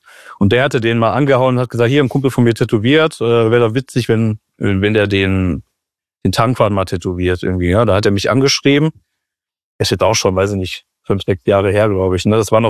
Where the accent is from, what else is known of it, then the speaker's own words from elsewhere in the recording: Duisburg, North Rhine-Westphalia, Germany; Ich bin froh, in Duisburg aufgewachsen zu sein irgendwie. Ist halt so ein bisschen Teil meiner Identität, irgendwie Duisburg.